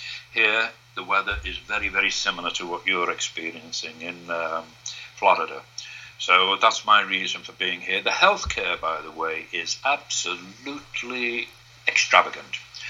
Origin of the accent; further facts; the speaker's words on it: Ireland; now in Spain; sorry, Dan, I do tend to ramble on, you know, but you ask me how you talk. I'm Irish. Forgive me.